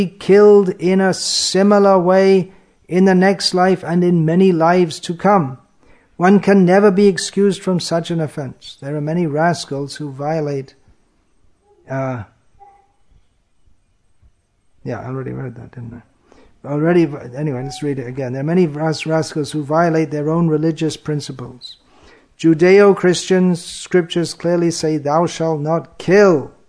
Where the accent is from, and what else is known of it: England, United Kingdom; born or raised there